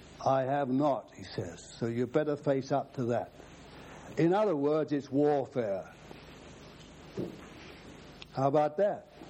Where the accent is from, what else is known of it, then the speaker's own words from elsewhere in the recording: London, United Kingdom; born there; I was born in the East End of London.